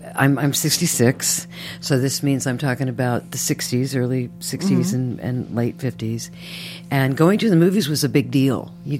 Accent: Columbus, Ohio, United States; I literally can't remember the first film I saw because I grew up in Columbus, Ohio.

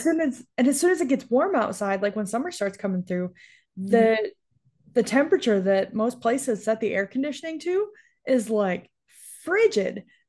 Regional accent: New York, United States; And that was fun, like, growing up in New York, so close to the Canadian border.

